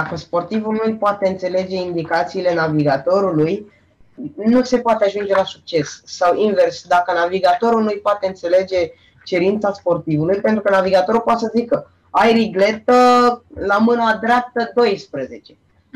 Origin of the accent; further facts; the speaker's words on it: Buzău, Buzău County, Romania; Nu, eu sunt din Buzău. Eu sunt din Buzău